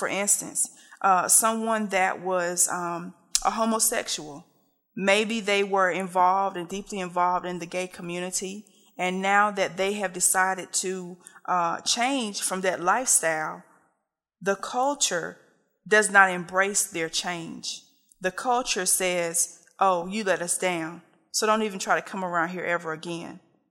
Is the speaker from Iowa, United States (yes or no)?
no; Kinston, North Carolina, United States; accent: Kinston accent; also born or lived in Atlanta; you're going to hear my Kinston accent plus my Atlanta accent trying to get the Collie Park on.